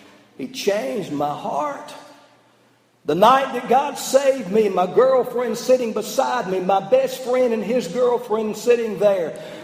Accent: Georgia, United States; Where I grew up in North Georgia, up close to Gainesville, Georgia, there's a plant up there called the Wrigley plant.

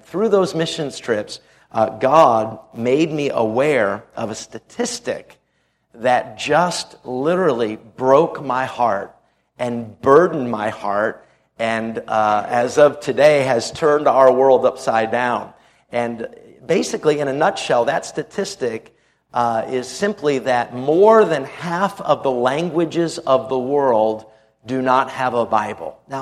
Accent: New England, United States; And I grew up in New England, grew up in Maine and New Hampshire, and was saved at the age of 7.

